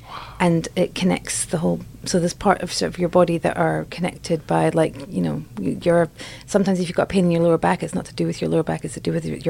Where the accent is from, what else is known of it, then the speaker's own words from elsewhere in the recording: Scotland, United Kingdom; I'm from Scotland.